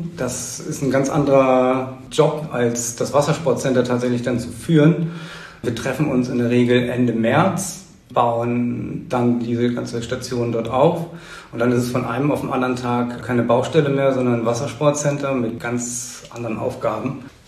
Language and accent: German; Husum, Schleswig-Holstein, Germany; Ich bin tatsächlich ein echter Einheimischer. Ich bin geboren in Husum und mein Leben eigentlich hier auf Eiderstedt und St. Peter-Ording verbracht.